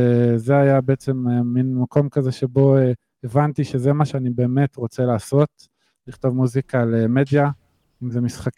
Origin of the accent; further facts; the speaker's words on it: Ness Ziona, Central District, Israel; now in Holon, Israel; אז אני במקום הנסטיונה, וכבר 10 שנים גר בחולון.